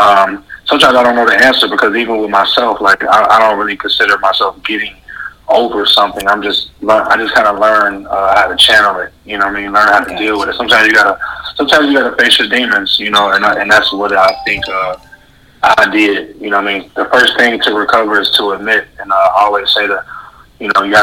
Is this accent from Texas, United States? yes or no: no; Chicago, Illinois, United States; I'm from the South Side of Chicago, 87 to be exact.